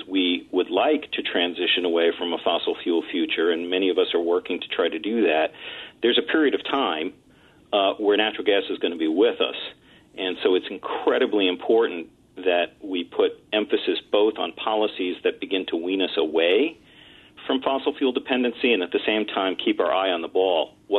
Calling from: New Jersey, United States; You know, I'm calling you from New Jersey. We continue to invest in solar here in our state.

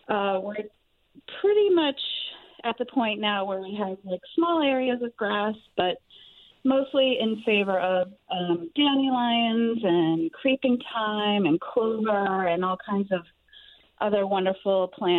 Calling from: Massachusetts, United States; I am calling from Cape Cod, Massachusetts.

